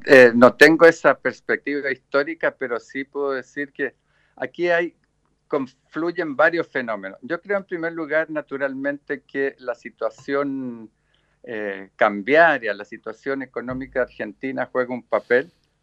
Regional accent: Chile; Ahí tenemos como chilenos o como Chile un problema muy complejo en materia de abuso de los supermercados.

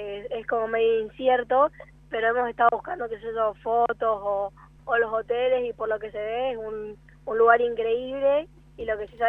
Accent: Mendoza, Argentina; nosotros somos de allá de Mendoza

